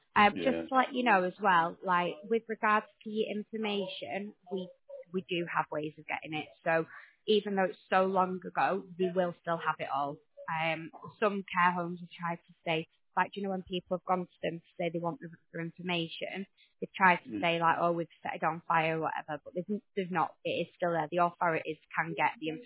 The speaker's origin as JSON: {"language": "English", "region": "North West England", "country": "United Kingdom", "accent": "Lancashire", "lives_now": "Manchester, United Kingdom", "said": "Yeah, to be fair, I've lived in, like, Manchester for 20 years, but my Lancashire accent's still there."}